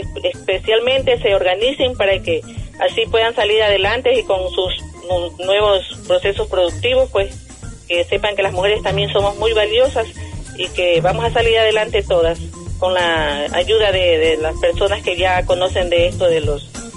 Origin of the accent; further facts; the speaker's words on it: Pasaje, El Oro, Ecuador; Soy de Pasaje, provincia del Oro.